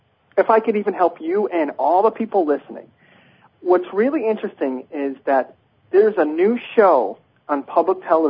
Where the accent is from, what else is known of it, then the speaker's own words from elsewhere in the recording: Connecticut, United States; I'm from Connecticut.